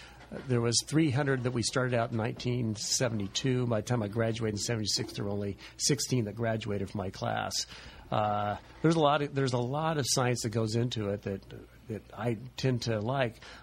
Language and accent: English; Sacramento, California, United States; I grew up in Sacramento, and Davis was really just 12 miles away, and a great pre-med program.